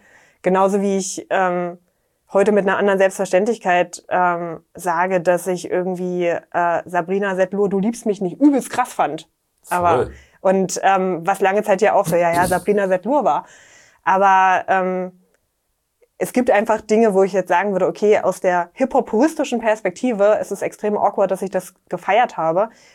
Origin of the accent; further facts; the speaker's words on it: Dessau, Saxony-Anhalt, Germany; weil in meiner Heimatstadt in Dessau gab es, also es gab schon eine Hip-Hop-Community.